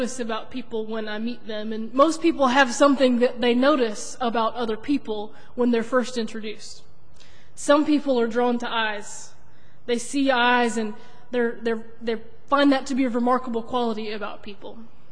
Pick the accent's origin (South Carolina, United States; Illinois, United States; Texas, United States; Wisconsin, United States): South Carolina, United States; Moncks Corner; I grew up in Monk's Corner, but I guess I considered my home church Trinity United Methodist Church in Charleston.